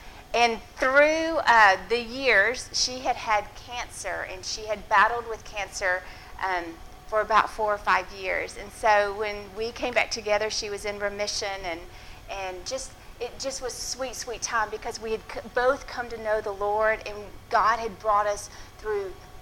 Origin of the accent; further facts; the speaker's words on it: Arkansas, United States; I had a childhood friend that we grew up together in Arkansas